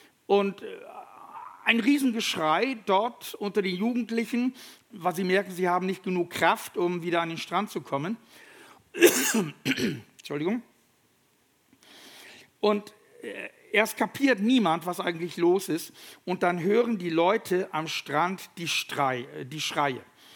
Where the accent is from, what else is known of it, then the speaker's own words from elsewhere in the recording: North Sea coast, Germany; moved away as an adult; Also ich bin an der Nordsee aufgewachsen, bis zum zarten Alter von 19.